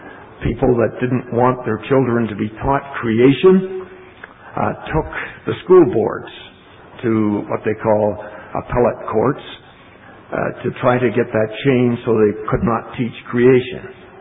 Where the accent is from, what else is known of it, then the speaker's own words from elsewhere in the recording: Canada; born there; I was born in Canada too